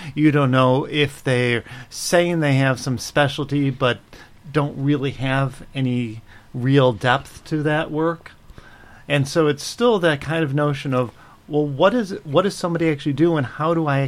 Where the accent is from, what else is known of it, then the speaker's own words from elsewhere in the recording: Chicago, Illinois, United States; I come from Chicago, where I've got a big practice, which is wonderful.